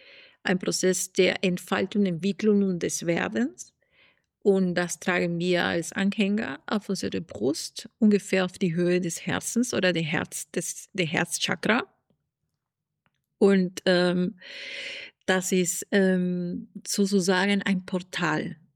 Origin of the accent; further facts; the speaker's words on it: Lima, Peru; German is a second language; ich komme ursprünglich aus Peru. bin ich an die Küste aufgewachsen, aus der Hauptstadt in Lima. Aber meine Eltern auch kommen aus dem Norden und aus dem Süden Perus